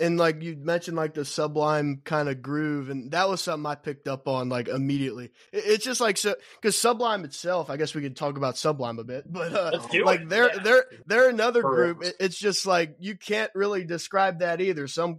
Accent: Erlanger, Kentucky, United States; I'm Erlanger, born and raised Erlanger.

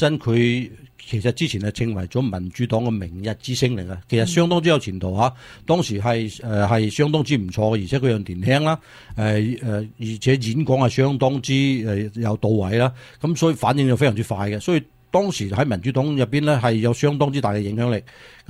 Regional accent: United States; 唔係我哋美國人最佳選擇啊！

